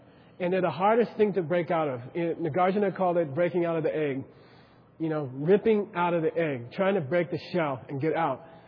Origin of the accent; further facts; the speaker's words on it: Phoenix, Arizona, United States; In my, where I grew up in Phoenix, Arizona, it was called Running Numbers.